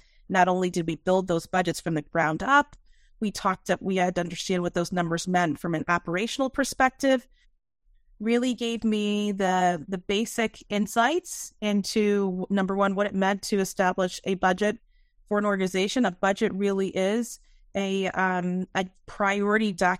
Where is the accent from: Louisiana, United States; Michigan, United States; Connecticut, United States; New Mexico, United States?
Connecticut, United States; So I am born and raised in Connecticut, and I was raised by a single parent mom.